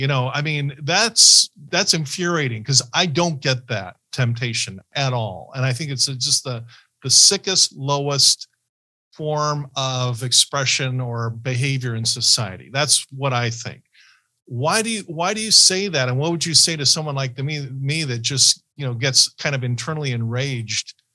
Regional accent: Ohio, United States; born there; I was born in Ohio, by the way.

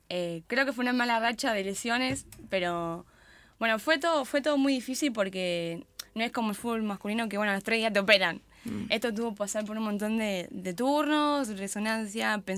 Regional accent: Campana, Buenos Aires Province, Argentina; Yo soy de Campana

